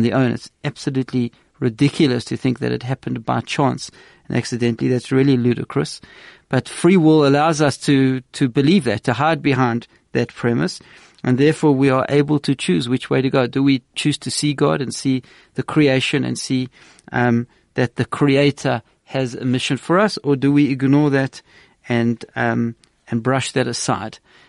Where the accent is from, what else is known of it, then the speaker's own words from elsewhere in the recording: South Africa; And we as South African Jews can relate to that very well, because there's always talk of immigration, and so many Jews, South African Jews, have left South Africa and built communities in other parts of the world.